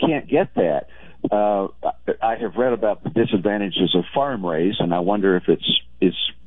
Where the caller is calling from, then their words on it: Mexico; No, actually, I'm calling from Mexico.